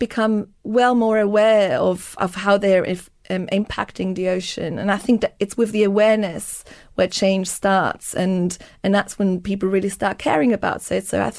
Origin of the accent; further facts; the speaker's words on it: Switzerland; I grew up in Switzerland, so in a country that doesn't have any access to the ocean